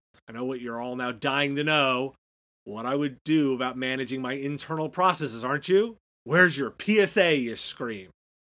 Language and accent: English; United States; I'm American, so I'd start there.